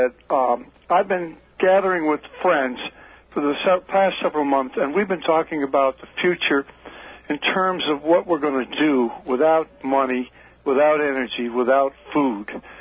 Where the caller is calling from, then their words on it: Manorville, New York, United States; I'm calling from Manorville.